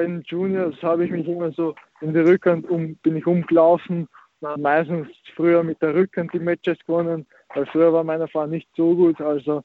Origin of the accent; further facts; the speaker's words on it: Austria; now in Croatia; Ja, ich bin halt, meine Eltern sind aus Kroatien und so, ich bin in Österreich aufgewachsen. In Österreich bin ich in die Schule gegangen, alles.